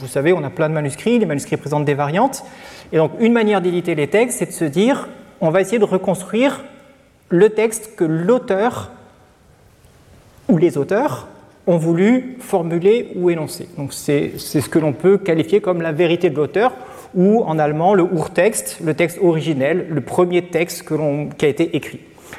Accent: Metz, Grand Est, France; quand on vient de Metz

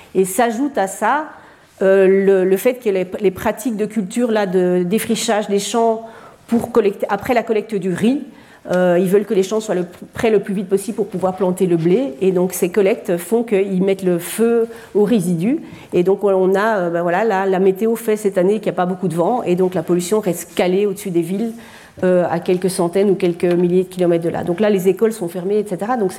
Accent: Belgium; Donc, je suis belge, hein, donc c'est pour ça que l'image me parle beaucoup.

